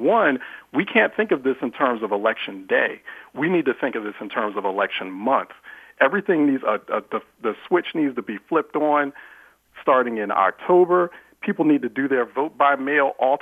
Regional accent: Philadelphia, Pennsylvania, United States; even in places like Philly, for example, my hometown

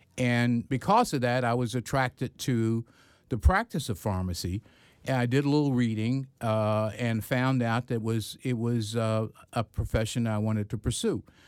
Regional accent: Chester, Pennsylvania, United States; Growing up in Chester, even though I had no siblings, there were always people around.

